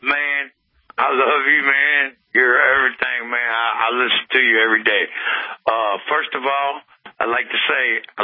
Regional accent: Tennessee, United States; now in Pennsylvania, United States; I'm from I'm in Pennsylvania, the voter capital of the world, a voter fraud capital of the world. And but I'm from West Tennessee

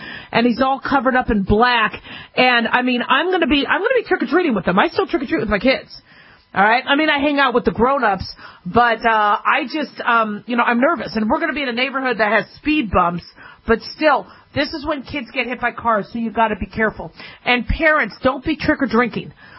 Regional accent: Scottsdale, Arizona, United States; also born or lived in Las Vegas; I grew up in Las Vegas in Scottsdale, Arizona, and so we would find, you know, bugs

